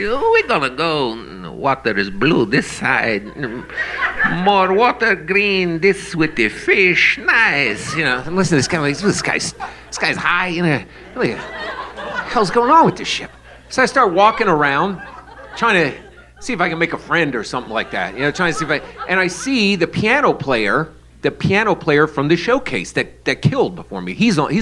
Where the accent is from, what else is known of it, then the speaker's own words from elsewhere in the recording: New York, United States; I'm like, hey, I'm from New York.